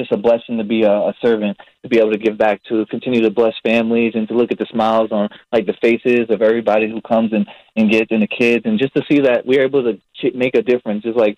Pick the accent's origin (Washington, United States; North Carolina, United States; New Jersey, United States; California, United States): New Jersey, United States; So I'm from Jersey, really the opposite side of the country.